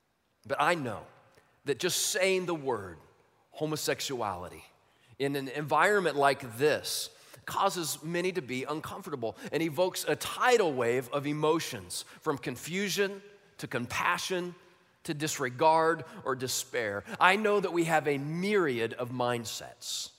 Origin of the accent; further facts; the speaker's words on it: Midwest, United States; for the first three decades of my life, growing up in the Midwest, I rarely intersected with the homosexual community at all.